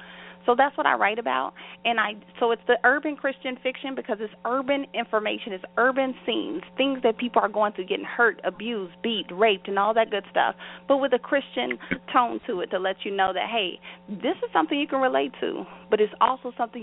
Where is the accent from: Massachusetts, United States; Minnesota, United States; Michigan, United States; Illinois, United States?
Illinois, United States; Chicago; Well, initially, I'm born and raised on Chicago's South Side in the Inglewood area.